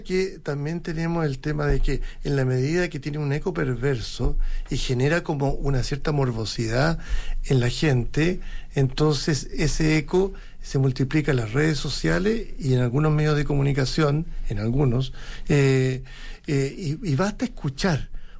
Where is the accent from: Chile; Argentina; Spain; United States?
Chile; tengo libertad entonces para dar mi opinión respecto al gobierno o a la oposición, como muchos chilenos, ¿cierto?